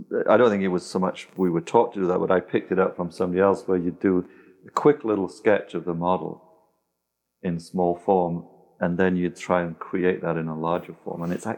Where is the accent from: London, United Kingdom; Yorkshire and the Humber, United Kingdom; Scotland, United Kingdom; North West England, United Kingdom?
Yorkshire and the Humber, United Kingdom; I come from Yorkshire. And as David Hockney's from the same part of England as I am.